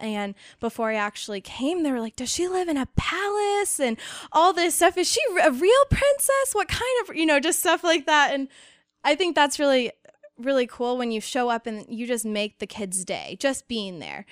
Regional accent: Indianapolis, Indiana, United States; And I grew up in Indianapolis around the city

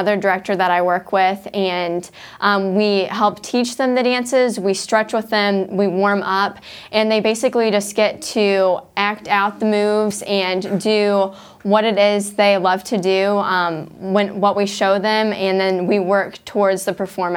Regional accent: Churubusco, Indiana, United States; I am from Cherubusco, Indiana.

